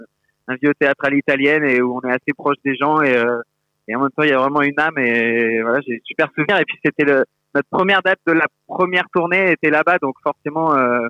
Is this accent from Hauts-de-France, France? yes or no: no; Nouvelle-Aquitaine, France; je me souviens de quand j'étais gamin, dans la Creuse, on devait faire 80 km pour aller voir un concert